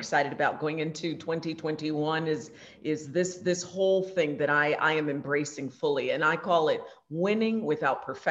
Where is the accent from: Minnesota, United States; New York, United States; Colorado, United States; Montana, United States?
Minnesota, United States; Minneapolis; now in Houston, United States; Yes, so I hail from North Minneapolis, but I do consider myself a Houstonian now. I've been here a good long time.